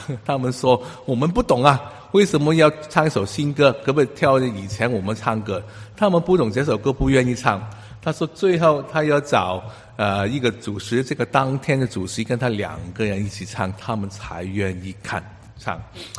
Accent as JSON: {"language": "Chinese", "country": "Hong Kong", "tie": "born or raised there", "also_born_or_lived": "United Kingdom", "second_language": "Chinese", "lives_now": "Canada", "said": "我刚来到加拿大的时候，我在英国读过几年书，我在香港长大，所以英文来讲对我来说不是太困难的事，但是我在香港都是去广东教会的，广东话教会的"}